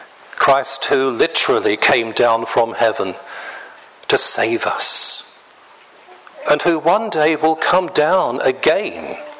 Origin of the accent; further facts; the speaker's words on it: London, United Kingdom; born there; I was born in the Salvation Army Hospital in Hackney in London, 6 p.m. on a Sunday evening, just in time for the evening service.